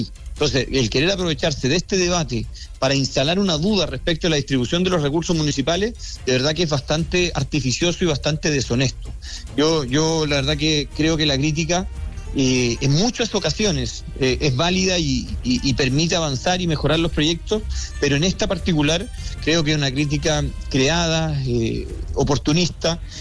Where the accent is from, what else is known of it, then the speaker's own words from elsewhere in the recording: Maule, Chile; yo soy del Maule, conozco Empedrado